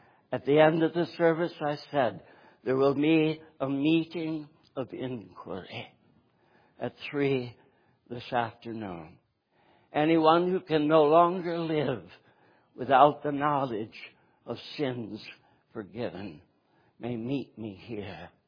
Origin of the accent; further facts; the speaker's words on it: Northeast, United States; born there; I was born in the Northeast, was in a Presbyterian church at the time of my call to ministry, at the age of 12